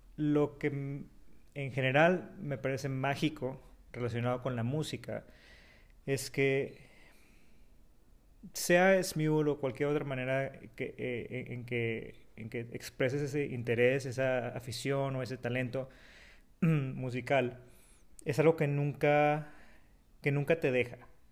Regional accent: Culiacán, Sinaloa, Mexico; now in Los Angeles, United States; soy de Culiacán, Sinaloa, pero vivo en Los Ángeles.

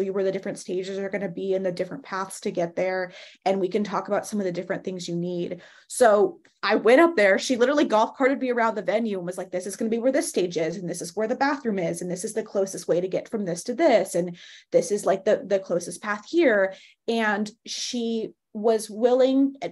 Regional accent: United States; which makes me really sad as an American because I know that like they have to get really popular to come over here.

